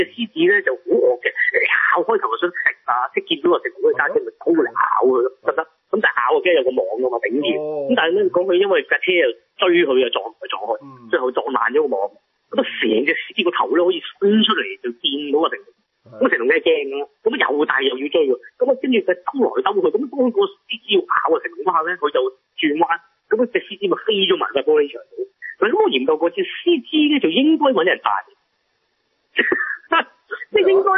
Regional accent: China; 我哋中国人呢啲宝藏咧属于国家

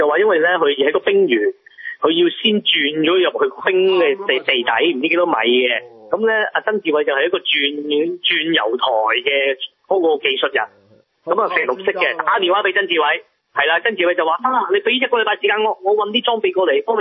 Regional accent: China; 我哋中国人呢啲宝藏咧属于国家

